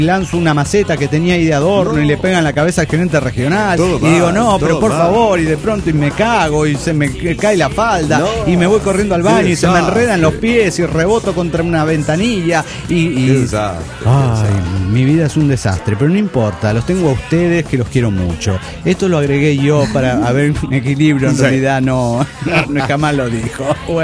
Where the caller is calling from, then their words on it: La Paz, Bolivia; de La Paz, Bolivia.